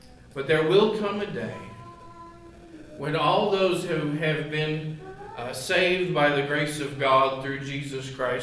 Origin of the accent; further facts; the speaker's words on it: Kentucky, United States; Of course, my home state of Kentucky, and a lot of different environments, different people that you meet.